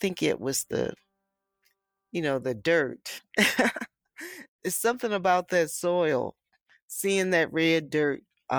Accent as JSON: {"language": "English", "region": "Alabama", "country": "United States", "tie": "born or raised there", "also_born_or_lived": "Oklahoma", "said": "And when I was living in Oklahoma and I could see, armadillos, something that I didn't see growing up in Alabama."}